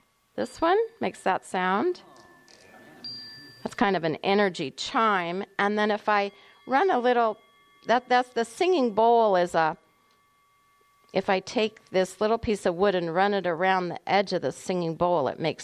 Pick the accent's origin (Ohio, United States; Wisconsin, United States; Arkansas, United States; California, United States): California, United States; Santa Rosa; born there; I was born in Santa Rosa. I'm 64.